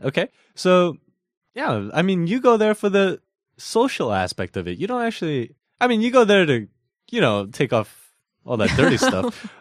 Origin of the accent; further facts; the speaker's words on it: United States; Actually, I don't go to 목욕탕 because, I don't know, I grew up in America.